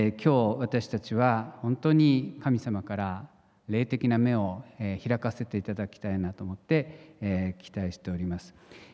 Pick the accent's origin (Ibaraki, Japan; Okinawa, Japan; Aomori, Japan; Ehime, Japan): Ibaraki, Japan; 私も茨城県出身、もう根っからの茨城県人なんですけれども